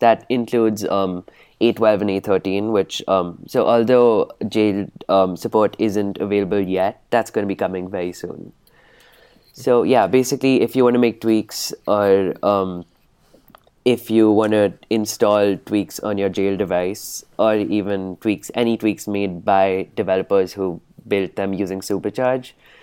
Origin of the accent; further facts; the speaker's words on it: New Delhi, Delhi, India; I'm from New Delhi, India.